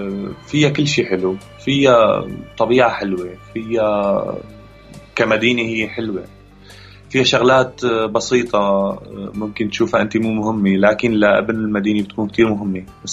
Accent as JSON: {"language": "Arabic", "town": "Idlib", "region": "Idlib Governorate", "country": "Syria", "moved": "as an adult", "said": "لما رجعت من اليونان على إدلب كانت إدلب تحت سيطرة الجيش، جيش النظام يعني، فما قدرت أدخل داخل مدينة إدلب"}